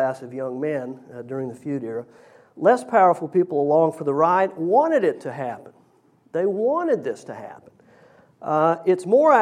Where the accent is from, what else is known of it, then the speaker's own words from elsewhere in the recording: West Virginia, United States; believe me, growing up in West Virginia, I have heard this one or variations of it a gazillion times.